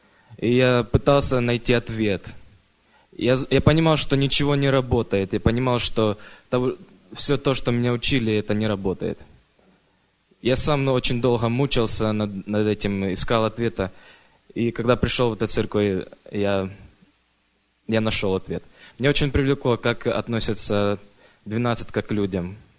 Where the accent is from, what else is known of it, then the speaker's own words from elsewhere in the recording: Portland, Oregon, United States; я тоже из Портленда.